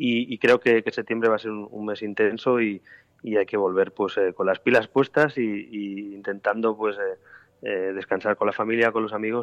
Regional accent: Spain

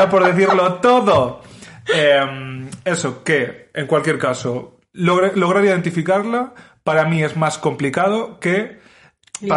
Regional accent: Spain; quiénes somos los españoles

